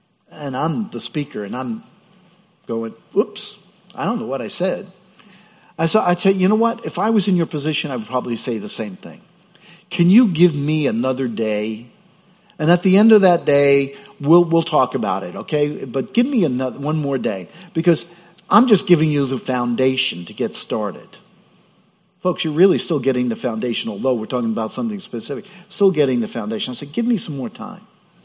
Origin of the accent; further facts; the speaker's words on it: New York, United States; And of course, we're from New York.